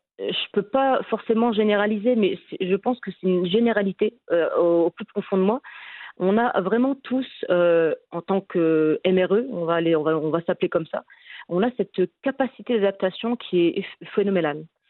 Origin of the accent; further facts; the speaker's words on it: Dunkirk, Hauts-de-France, France; parce que nous, on est originaire de Dunkerque, dans le nord de la France